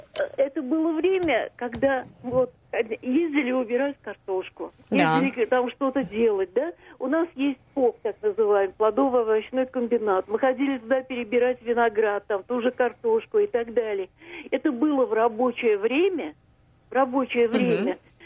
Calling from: Moscow, Russia; Я звоню из Москвы.

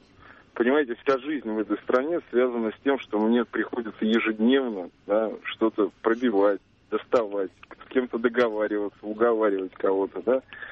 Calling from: Moscow, Russia

